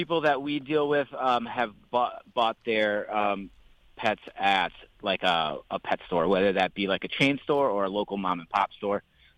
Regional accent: New York City, New York, United States; So I grew up actually in New York City, and I've always been interested in animals.

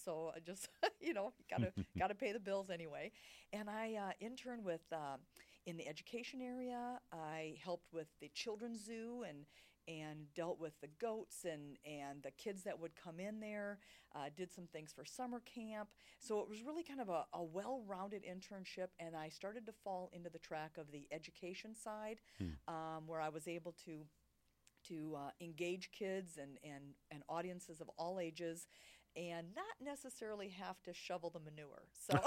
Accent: Mankato, Minnesota, United States; I was born and raised in Minnesota, so I am a Midwest girl.

